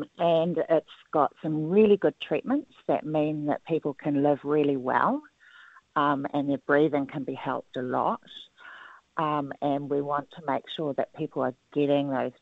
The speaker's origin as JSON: {"language": "English", "region": "Southland", "country": "New Zealand", "also_born_or_lived": "Auckland", "said": "So I come from Orakapa Rimarunaka. So Invercargill is close to, my marae, my runaka. And so I moved down here from Tamaki Makaurau at the end of 2016. It's great to be home."}